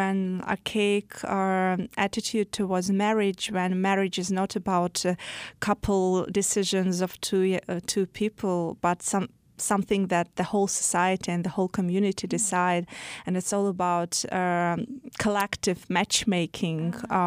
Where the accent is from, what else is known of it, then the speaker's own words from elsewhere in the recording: Dagestan, Russia; first language Avar; English is a second language; It's the major ethnicity in Dagestan. So my mother tongue is Avarian language. But I grew up in Russian culture and I started writing in Russian and I write in Russian language, but I use this peculiar pidgin Russian spoken in my native region